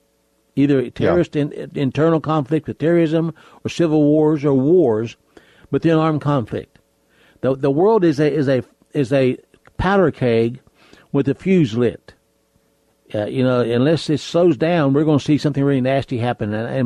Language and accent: English; Monroeville, West Virginia, United States; That's when they did home deliveries, and I was born in a house that's still standing in Monroeville, West Virginia. That's where I started from.